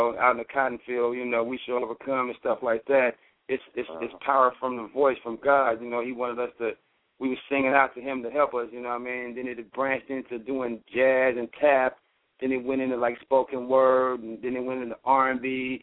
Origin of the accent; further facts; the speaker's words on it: Los Angeles, California, United States; from Los Angeles.